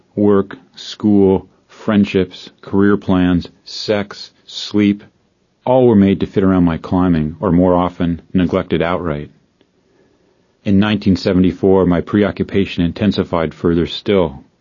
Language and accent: English; Corvallis, Oregon, United States; I was a fairly ordinary kid growing up in Corvallis, Oregon.